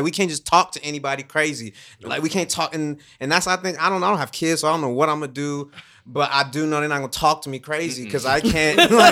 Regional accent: Texas, United States; It's represented to me this way, and I'm growing up in Texas.

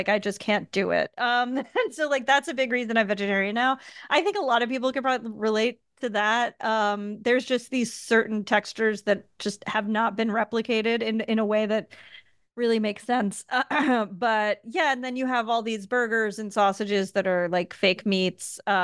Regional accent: New York, United States; I'm from New York, so I didn't suffer for bad pizza.

